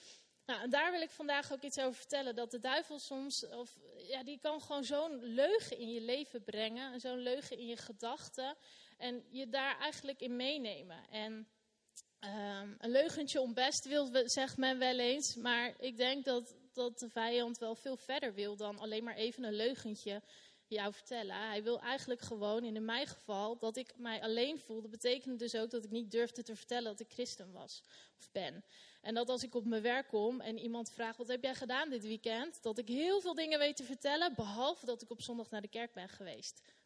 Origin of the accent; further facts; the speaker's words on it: De Bilt, Utrecht, Netherlands; Ik kom oorspronkelijk uit De Bilt, vlak naast Utrecht.